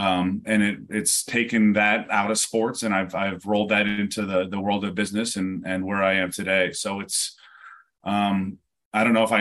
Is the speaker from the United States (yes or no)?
yes; New York, United States; Born and raised in New York, just north of New York City, upstate near West Point.